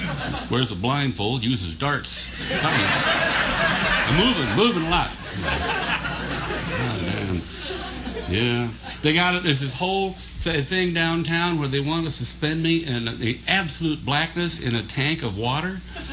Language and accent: English; Nevada City, California, United States; I come from Nevada City, the new age chronosynclastic infundibulum of the Western goddamn world.